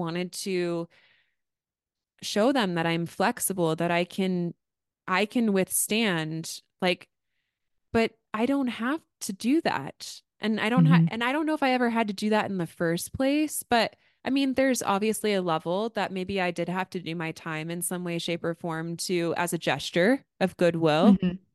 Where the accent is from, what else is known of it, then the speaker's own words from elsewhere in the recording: United States; Obviously, I'm American, so I can do American things when I'm in China, and that's okay.